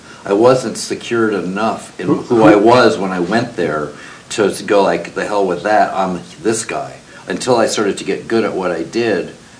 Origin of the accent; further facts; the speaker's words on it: New York, United States; When I started out, especially starting in LA, I am from New York, I'm from the East Coast.